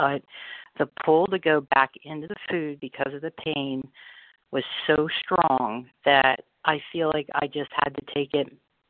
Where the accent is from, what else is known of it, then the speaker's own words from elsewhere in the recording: Pennsylvania, United States; I'm from Pennsylvania.